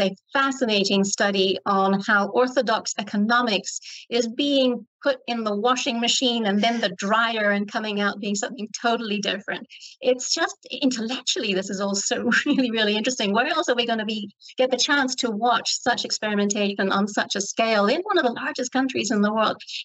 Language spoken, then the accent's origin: English; Ireland; I'm Irish. What can I say?